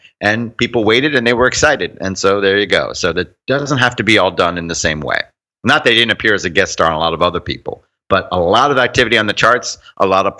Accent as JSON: {"language": "English", "region": "Florida", "country": "United States", "said": "I'm from South Florida."}